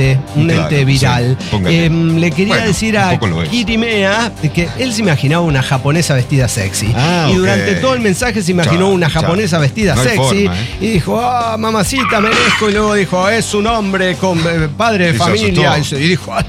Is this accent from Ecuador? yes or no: no; Toluca, State of Mexico, Mexico; sí, soy madre, soy madre mexicana